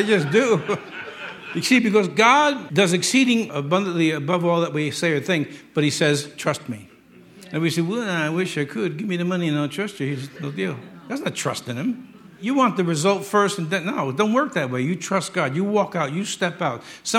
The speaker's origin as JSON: {"language": "English", "country": "United States", "said": "I'm an American, and I'm a Christian, and I know my history, and I know my Bible."}